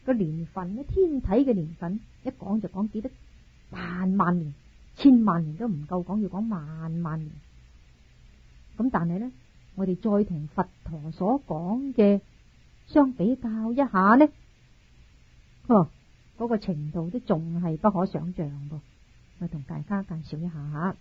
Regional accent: China; 从我哋中国人嚟讲咧，至快嘅时间就一眨眼之间啦。

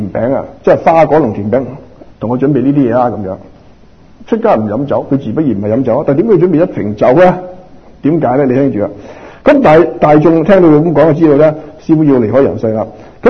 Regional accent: Macau; born there; 我喺即係我出世嘅時間喺澳門出世

